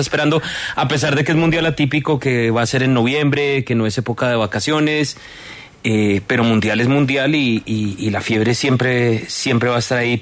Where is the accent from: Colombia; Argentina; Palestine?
Colombia; dentro de Latinoamérica, ¿qué tan afiebrados somos los colombianos?